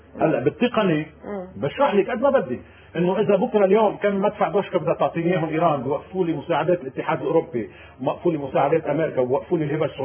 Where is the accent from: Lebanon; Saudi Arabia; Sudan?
Lebanon; مع هبة سعودية مشروطة تتوافق شروطها مع مصلحتنا كلبنانيين